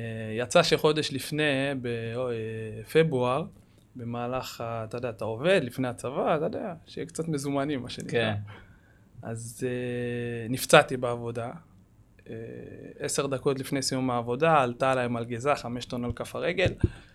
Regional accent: Kiryat Gat, Southern District, Israel; אנחנו גדלנו בפריפריה, בקריית גת.

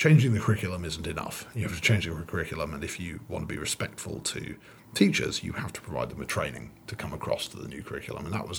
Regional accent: United Kingdom; I sometimes think we have an advantage being British in that we don't come from a free speech society, right?

